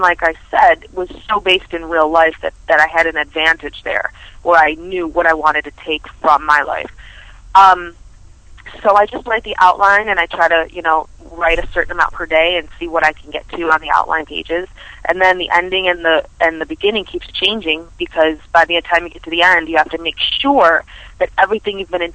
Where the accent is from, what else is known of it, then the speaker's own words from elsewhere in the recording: Buffalo, New York, United States; I'm from Buffalo, so I do buffalo.com, yourhub.com.